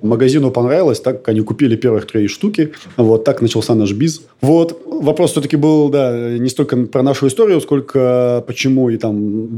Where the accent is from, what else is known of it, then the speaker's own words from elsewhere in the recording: Perm, Perm Krai, Russia; я из Перми, команда пермская у нас, производство все в Перми